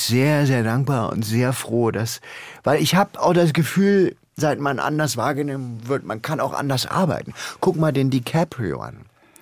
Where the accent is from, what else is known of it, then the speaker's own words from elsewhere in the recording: East Germany, Germany; Weil ich komme aus dem Osten